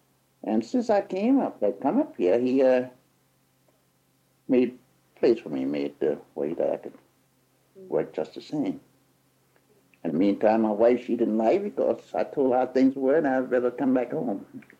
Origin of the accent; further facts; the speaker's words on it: Norfolk, Virginia, United States; now in Middletown, United States; Originally, I came from Norfolk, Virginia.